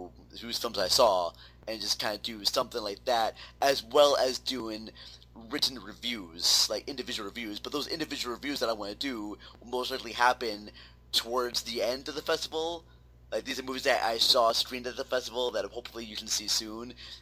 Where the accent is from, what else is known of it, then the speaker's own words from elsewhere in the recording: Minnesota, United States; They're just, you know, local ones here in my home state of Minnesota.